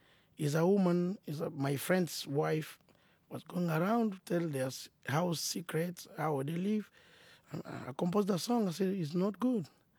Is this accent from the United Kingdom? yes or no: no; Kongo Central, DR Congo; first language Kikongo; English is a second language; moved away as an adult; also born or lived in Uganda; now in Kenya; My mother tongue is Lingala. In fact, Kikongo, because I'm a Mukongo from the Congo, Western Congo.